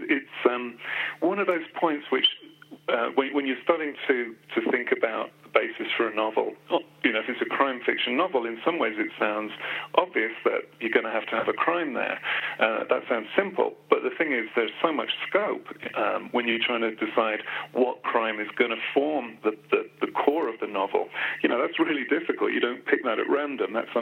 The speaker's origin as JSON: {"language": "English", "town": "Birmingham", "region": "West Midlands", "country": "United Kingdom", "tie": "born there", "said": "I was born in Birmingham, England"}